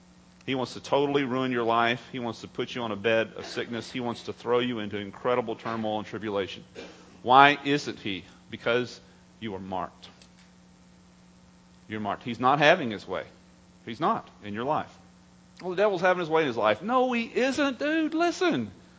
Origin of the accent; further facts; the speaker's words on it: Texas, United States; You know, I grew up in East Texas.